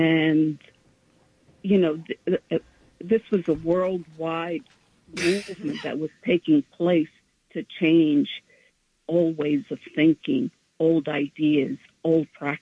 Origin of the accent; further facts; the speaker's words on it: United States; We were the first large generation born and raised in the United States.